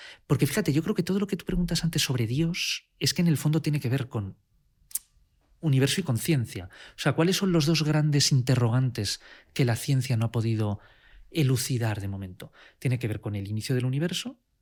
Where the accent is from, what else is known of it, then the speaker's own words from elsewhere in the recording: Coslada, Community of Madrid, Spain; Desde pues que me pasaba tardes enteras al salir del colegio en la biblioteca municipal en Coslada, de donde yo soy